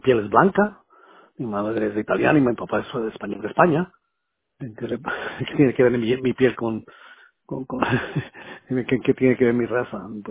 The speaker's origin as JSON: {"language": "Spanish", "country": "Colombia", "tie": "born there", "said": "Yo nací en Colombia, Sudamérica, entonces me considero latinoamericano."}